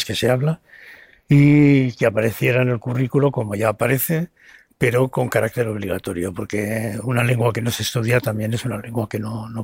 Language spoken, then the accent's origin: Spanish; Aragon, Spain; Yo tengo como lengua materna un castellano muy, muy rico en aragonesismos, muy, muy, muy aragonesizado, por decirlo de alguna manera